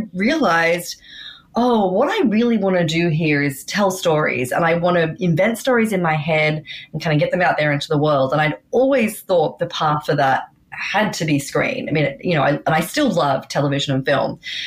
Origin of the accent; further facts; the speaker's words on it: Australia; moved away as an adult; now in New York, United States; I'm Australian, but I live in New York. I moved here in 2009